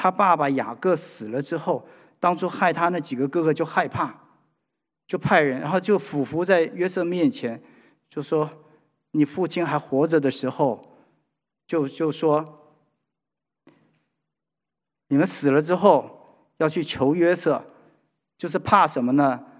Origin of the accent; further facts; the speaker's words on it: China; 你看我们中国人吧